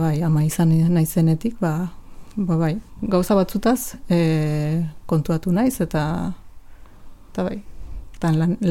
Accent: Basque Country, Spain; also born or lived in Nicaragua; hemengoa naiz, bale? Baina, bueno, jaiotzez, ba, nikaragüense, odolez gernikarra, nire familia guztia angoa delako, baina parte handi bat, mexikana.

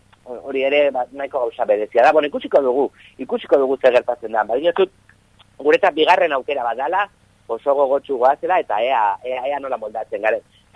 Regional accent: Basque Country, Spain; azkenen gu bizkaitarra gara

